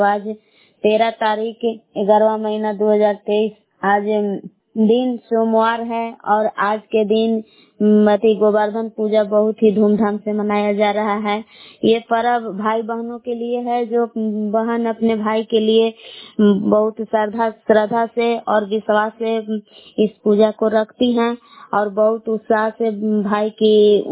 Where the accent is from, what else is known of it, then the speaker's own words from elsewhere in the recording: Bilav, Bihar, India; मैं ग्राम बिलाव जिला कैमूर भभुआ के निवासी हूँ।